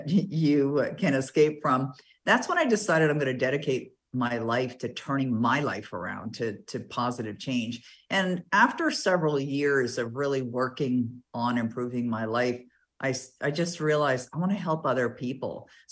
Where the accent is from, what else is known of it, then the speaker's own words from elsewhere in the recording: Toronto, Ontario, Canada; I was born and raised in Toronto